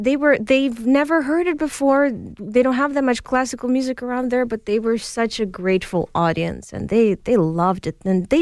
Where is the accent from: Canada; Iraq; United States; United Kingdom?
Canada; Toronto, Ontario; born there; And even though I was born in Toronto, Russian music and Ukrainian music and Ukrainian language, Russian language were always a part of my life growing up.